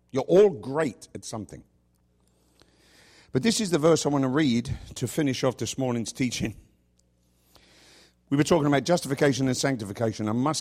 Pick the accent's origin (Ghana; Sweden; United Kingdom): United Kingdom; England; It's going to be really strange going back to my hometown and preaching to my own people in that sense. I don't normally preach in England.